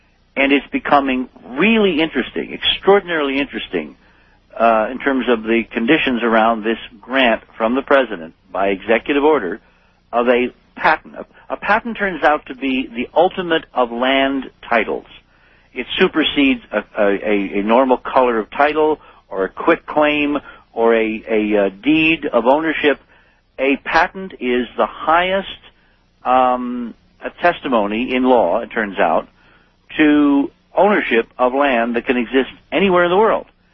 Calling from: New York, United States; But it's not L.A., it's not New York, and I'm speaking from New York.

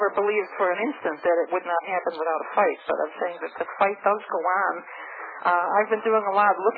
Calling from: Chicago, Illinois, United States; from Chicago.

